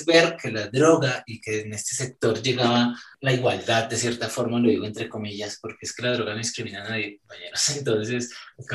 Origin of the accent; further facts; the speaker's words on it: Bogotá, Colombia; también soy putamente urbano, me crié en el centro de la capital